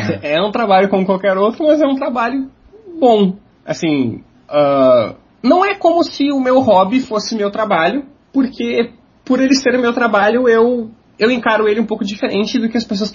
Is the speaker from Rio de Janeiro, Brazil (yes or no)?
no; Porto Alegre, Rio Grande do Sul, Brazil; Então, eu moro em Porto Alegre, nasci em Porto Alegre.